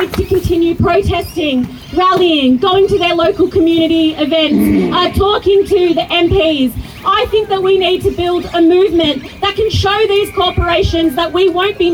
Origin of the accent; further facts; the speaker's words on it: New South Wales, Australia; I grew up in Western Sydney, near a tip, where there was toxic runoff. It became a hotspot for cancer.